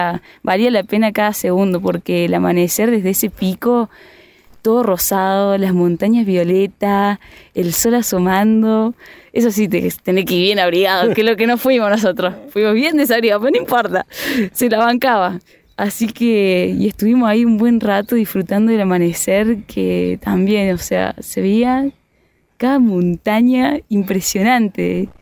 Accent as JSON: {"language": "Spanish", "region": "Córdoba", "country": "Argentina", "said": "Vengo de Córdoba a visitar acá el Bolsón."}